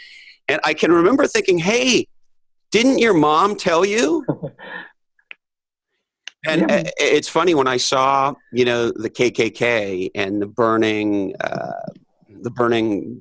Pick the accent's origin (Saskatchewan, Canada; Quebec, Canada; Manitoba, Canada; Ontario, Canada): Quebec, Canada; Montreal; I remember growing up in Montreal, Canada, and my mom telling me at a very young age